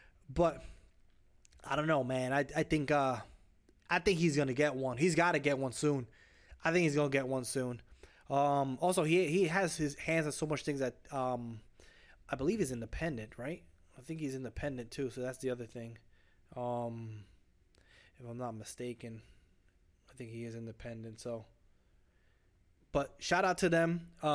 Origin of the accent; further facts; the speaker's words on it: Bronx, New York, United States; also born or lived in Florida; Listen, I grew up in the Bronx, bro. And then later I moved to Florida, right? I'm a breed of New York and Florida.